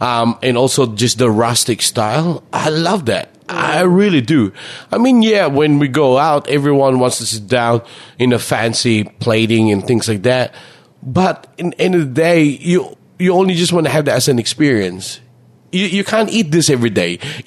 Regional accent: Philippines; also born or lived in New Zealand; Like, even when I was in the Philippines, when I was young, we had

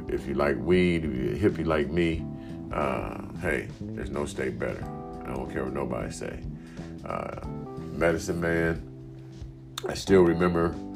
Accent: Nebraska, United States; now in Florida, United States; I come from Nebraska. It was very humid there too.

